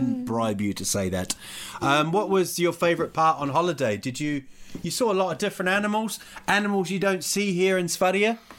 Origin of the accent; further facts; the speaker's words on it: Rotorua, Bay of Plenty, New Zealand; What about my hometown? We went to Rotorua.